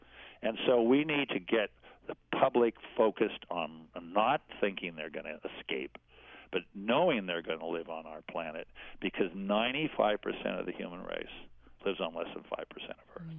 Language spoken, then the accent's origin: English; San Diego, California, United States; also born or lived in Los Angeles; But when I was growing up, I grew up in San Diego and then later Los Angeles.